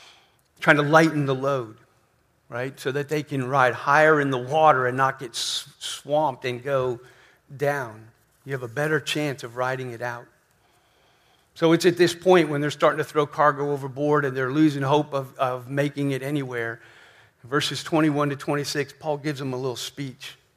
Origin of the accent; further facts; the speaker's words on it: New Jersey, United States; You know, I grew up in New Jersey, and we had a lot of snowstorms and all